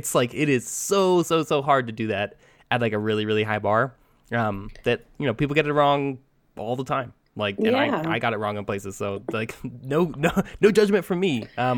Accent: California, United States; So I'm from California, and we take our burritos very seriously.

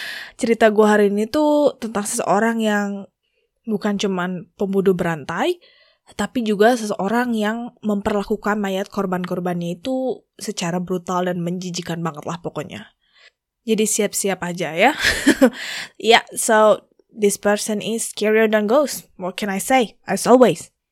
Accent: Bandung, West Java, Indonesia; Gue nih asalnya dari Bandung, jadi gue bisa relate nih dengan hal ini

